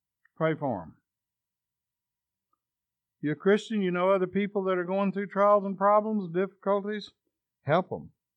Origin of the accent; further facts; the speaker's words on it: Texas, United States; I'm from Texas, so I'm just going to say, "Come out of there."